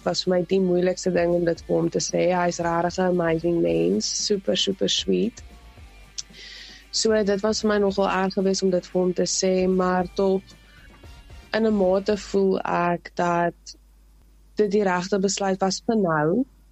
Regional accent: Highview, Lowveld, South Africa; also born or lived in George; now in Cape Town, South Africa; ek is oorspronklik van Highview af. Nou woon ek in die Kaapstad. Ek was in my hele laerskoolloopbaan was ek in die Laagveld gewees. En toe soos gedeelte van graad 7 in George

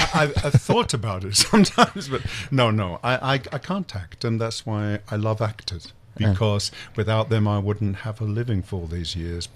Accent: Yorkshire and the Humber, United Kingdom; born there; Well, I was born in Yorkshire, but I don't think I have a Yorkshire accent.

